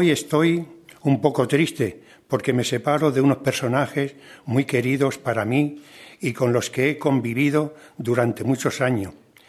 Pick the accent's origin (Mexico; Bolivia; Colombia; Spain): Spain; Cáceres, Extremadura; yo solo he intentado hacer el bien por Cáceres, trabajar por mi tierra